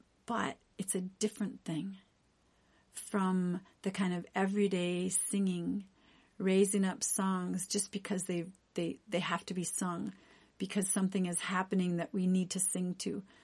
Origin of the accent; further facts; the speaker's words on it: Decorah, Iowa, United States; I am from Decorah, Iowa. Made a long journey to come here to this beautiful place, Holden Village.